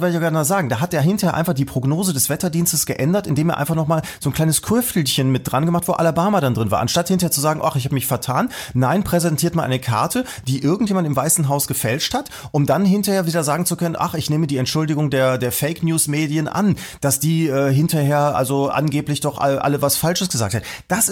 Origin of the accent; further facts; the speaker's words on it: Erkrath, North Rhine-Westphalia, Germany; In Erkrath.